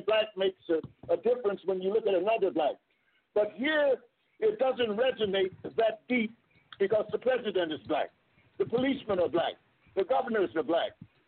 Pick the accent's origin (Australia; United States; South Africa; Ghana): Ghana; I'm speaking as a Ghanaian, I am a Ghanaian.